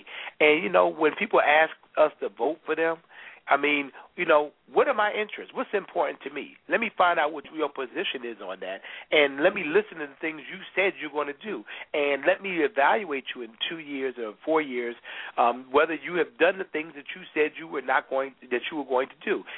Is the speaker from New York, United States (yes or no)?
yes; Brooklyn, New York, United States; I'm from Brooklyn, born and raised